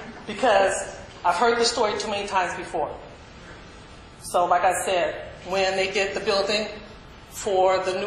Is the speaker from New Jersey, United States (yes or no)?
no; Marin City, California, United States; I think I'm one of the oldest residents of Marin City, except for Lay sitting back there. I grew up on Buckaloo Street.